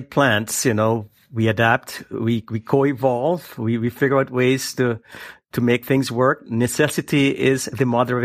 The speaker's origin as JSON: {"language": "English", "country": "Guyana", "tie": "born or raised there", "said": "I'm a third generation East Indian. I was born and I grew up in the South American country known then as British Guiana, now known as Guyana. I am a third generation East Indian"}